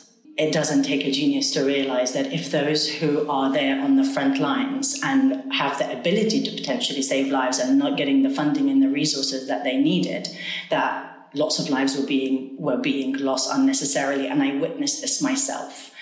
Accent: Homs, Homs Governorate, Syria; My family were living in Damascus at the time. All of my extended family were there. We're from Bab Amr

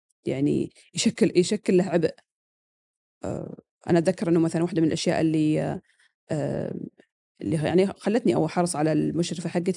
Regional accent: Saudi Arabia; برامج إحنا عندنا في السعودية أو في أمريكا عندك مواد

